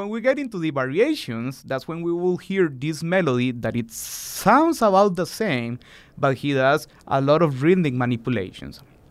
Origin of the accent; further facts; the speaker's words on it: Costa Rica; very, very similar to the community in which I grew up in Costa Rica